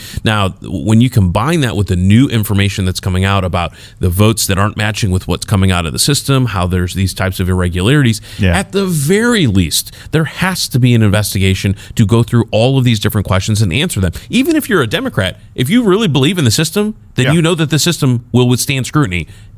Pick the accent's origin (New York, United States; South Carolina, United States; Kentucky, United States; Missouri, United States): Missouri, United States; St. Louis; Yeah. I'm from St. Louis.